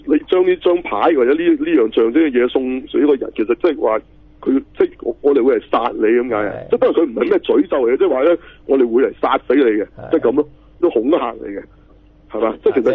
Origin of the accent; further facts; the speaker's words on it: China; 我系中国人嚟嘅、啊，又唔大只，又唔高大